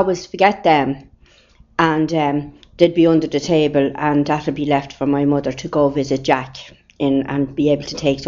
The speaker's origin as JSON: {"language": "English", "region": "Leinster", "country": "Ireland", "tie": "born there", "said": "But I was born then in January, and they allowed him out of Newcastle, County Wicklow, for one visit. And she described to me how he came into the Rotunda Hospital to see me when I was about 3 or 4 days old."}